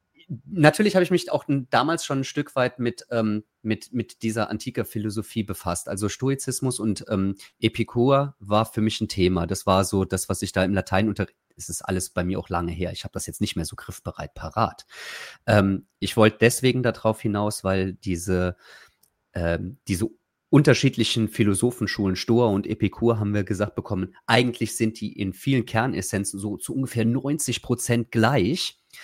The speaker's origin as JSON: {"language": "German", "town": "Trier", "region": "Rhineland-Palatinate", "country": "Germany", "said": "Ich komme aus Trier und das ist voll durchzogen von irgendwelchen Römerbauten."}